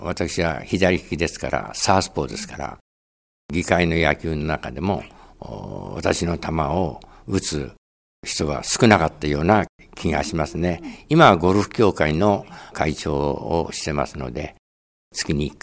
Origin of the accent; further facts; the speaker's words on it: Fujisawa, Kanagawa, Japan; 藤沢で生まれ、藤沢で育ち、そして藤沢で今市議会議員をさせていただいております。